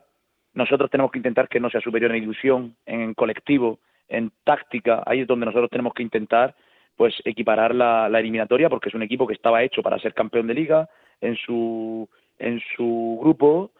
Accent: Murcia, Region of Murcia, Spain; pues soy de Murcia, soy murciano, murcianista

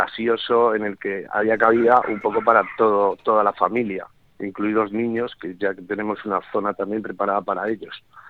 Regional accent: Cabo de Palos, Region of Murcia, Spain; nosotros somos de Cabo de Palos y La Manga, sí. Sí, vivimos aquí todo el año

